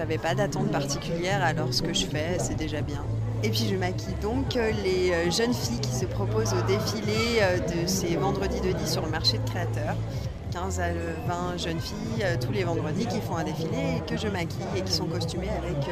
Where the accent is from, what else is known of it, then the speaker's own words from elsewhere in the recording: Saillant, Auvergne-Rhône-Alpes, France; Je suis de la région, oui, je suis de Saillant